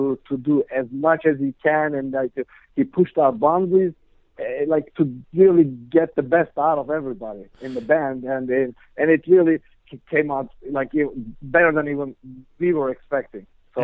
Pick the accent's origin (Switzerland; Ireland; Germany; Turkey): Turkey; Istanbul; moved away as an adult; now in New Jersey, United States; I'm originally from Istanbul, Turkey.